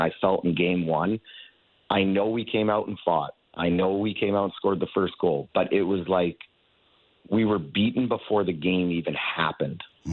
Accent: Canada; We were playing against American teams and, you know, we're the Canadian team

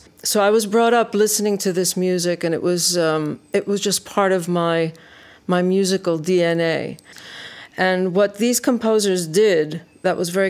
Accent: New York, United States; Yes, I was born and raised in New York. My parents were both Greek from Thessaloniki

